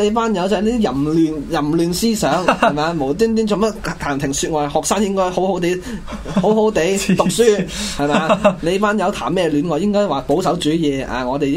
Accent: China; 好简单，我哋中国人以前点破妖法噶？

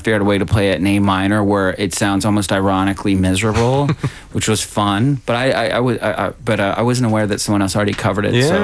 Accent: the South, United States; But I'm from the South.

